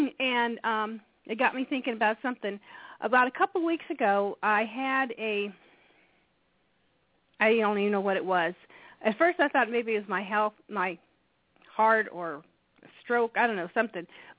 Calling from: Indiana, United States; I'm from Indiana.

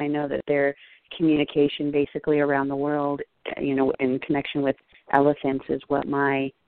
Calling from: New York, United States; Hi, good morning. … I'm calling from New York.

